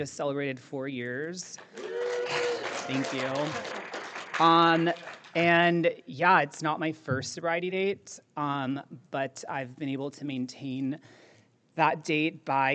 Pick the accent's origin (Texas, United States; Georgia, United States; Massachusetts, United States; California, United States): California, United States; San Diego; And yeah, I grew up here in San Diego